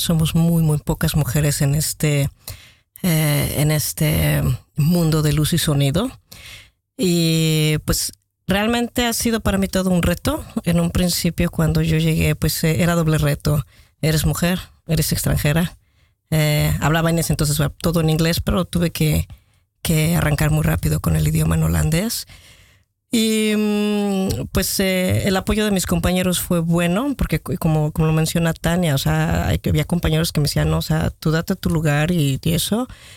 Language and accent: Spanish; Mexico